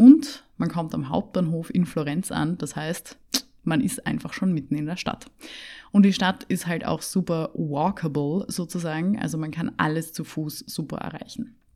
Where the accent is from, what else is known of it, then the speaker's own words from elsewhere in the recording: Vienna, Austria; Ich komme aus Wien, deswegen bin ich mit dem Nachtzug angereist